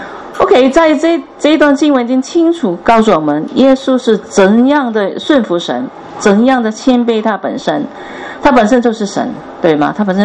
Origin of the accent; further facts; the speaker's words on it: Guangdong, China; 好像我们广东人很喜欢讲一句，食盐多过你食米